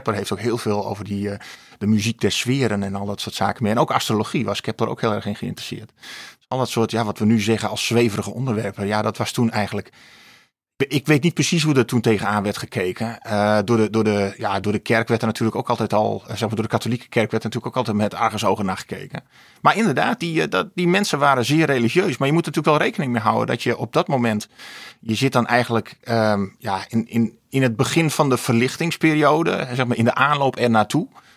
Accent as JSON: {"language": "Dutch", "region": "Friesland", "country": "Netherlands", "said": "Ik ben van Friese kom af."}